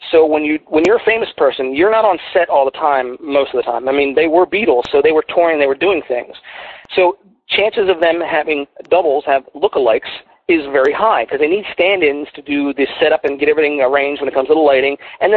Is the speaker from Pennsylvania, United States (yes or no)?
yes; Philadelphia, Pennsylvania, United States; moved away; I'm originally from Philadelphia, so and I don't know if you can tell by my accent, but you know, I've been living in Texas for long enough where I've lost a lot of that accent.